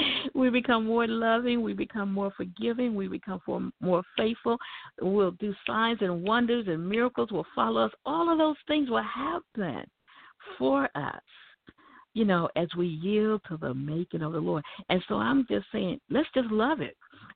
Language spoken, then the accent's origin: English; Texarkana, Texas, United States; when I would go to church here in my hometown now where I am in Texarkana, Texas.